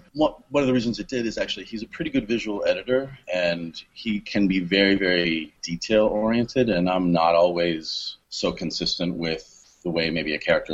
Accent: Canada; moved away as an adult; now in Long Beach, United States; I am Canadian, okay. But I haven't lived there since 2001.

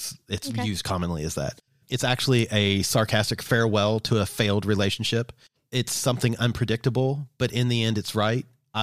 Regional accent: Kentucky, United States; So I remember, again, growing up in Kentucky

